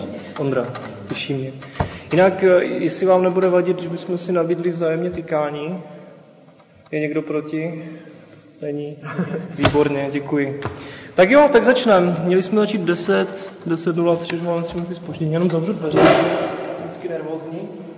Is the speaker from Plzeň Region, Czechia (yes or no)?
no; Jablůnka, Zlín Region, Czechia; jsem tady kusek z Jablunky, to je asi 5 kilometrů od Setína, směrem na Valašské Mezříčí, a ženatý, 2 děti, 3. na cestě.